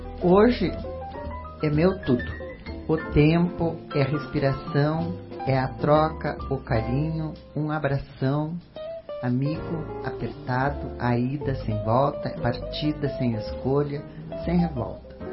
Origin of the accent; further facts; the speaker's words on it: Rio Grande do Sul, Brazil; lá no meu rincão, porque eu não sou daqui, eu sou gaúcha